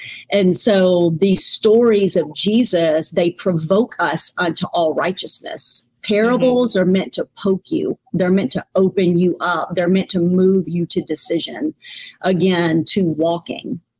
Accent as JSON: {"language": "English", "region": "Mississippi", "country": "United States", "said": "because I'm from Mississippi and there's a federal penitentiary there."}